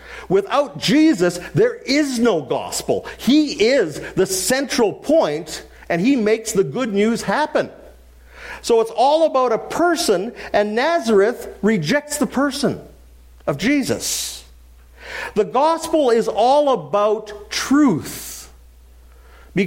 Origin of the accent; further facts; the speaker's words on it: Winnipeg, Manitoba, Canada; also born or lived in British Columbia; I'm one of those guys who grew up in a different place. Winnipeg is my hometown.